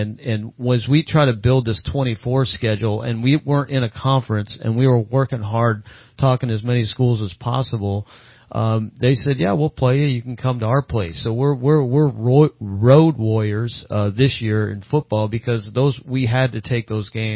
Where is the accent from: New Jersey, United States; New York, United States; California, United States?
California, United States; I came up here as a kid. I grew up in California. I feel home here